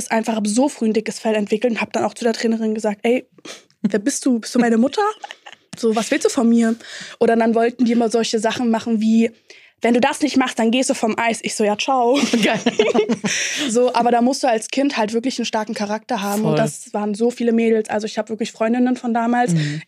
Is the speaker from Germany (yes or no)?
yes; East Berlin, Berlin, Germany; ich komme auch aus Ostberlin und da waren wirklich noch teilweise alte DDR-Strukturen in den Vereinen